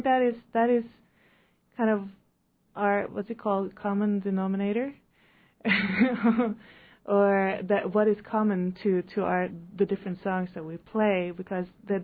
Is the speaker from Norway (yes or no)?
yes; Norway; accent: Norwegian; English is a second language; I am from Norway originally, which is where my accent is from.